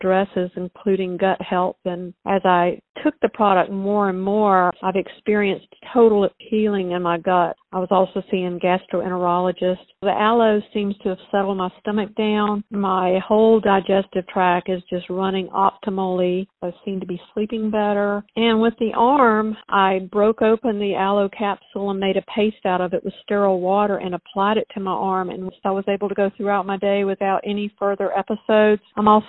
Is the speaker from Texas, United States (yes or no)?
no; Atlanta, Georgia, United States; I'm from Atlanta, Georgia.